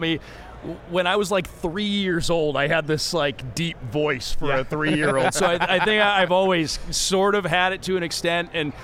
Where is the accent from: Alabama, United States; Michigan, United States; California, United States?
Michigan, United States; Detroit; because growing up in Detroit, those were the easy ones to get to.